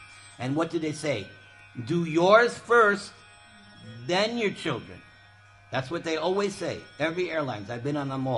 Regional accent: New York, United States; I know, I'm from New York. It smells like hell.

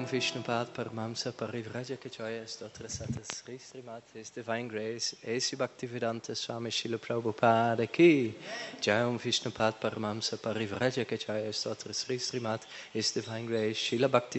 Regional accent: Netherlands; now in Radadesh, Belgium; I come from Radadesh, Belgium. Originally from Holland.

